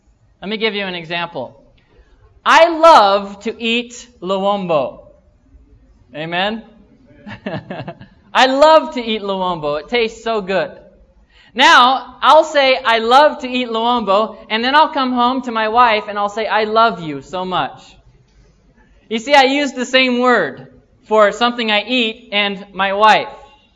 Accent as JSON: {"language": "English", "country": "United States", "said": "I'm from America and I only speak one language, American. It's not even proper English, amen?"}